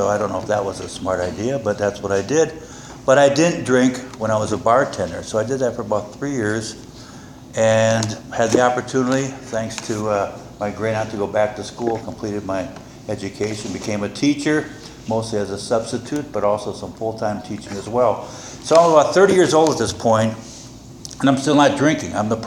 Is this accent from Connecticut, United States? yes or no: no; Milwaukee, Wisconsin, United States; I grew up in the Midwest. I was born in Milwaukee, Wisconsin. That's Brewtown, in case you didn't know or forgotten or are coming in from someplace else.